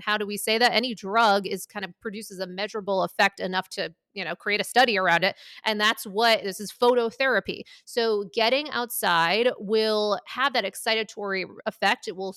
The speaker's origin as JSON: {"language": "English", "region": "Maine", "country": "United States", "tie": "born or raised there", "said": "I grew up in Maine, around the border of Canada, you know, all these different places."}